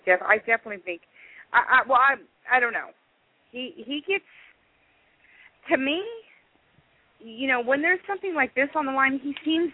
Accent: California, United States; now in Texas, United States; I'm from California. I call it Steinhaus. But, you know, y'all people from, look, here I am saying y'all. Been in Texas too long.

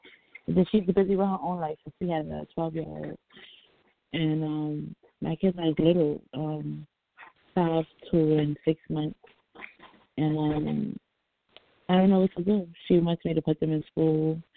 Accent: New York, United States; now in Pennsylvania, United States; I'm from New York. I came here from New York. I'm in Pennsylvania. I was thinking about going back to New York to a homeless shelter.

